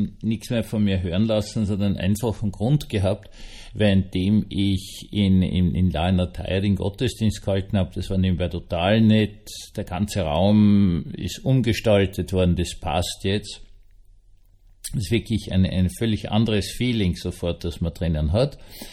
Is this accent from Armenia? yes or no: no; Vienna, Austria; Also ich bin in Schloss Schönbrunn aufgewachsen und im Schlossgarten Schönbrunn de facto aufgewachsen.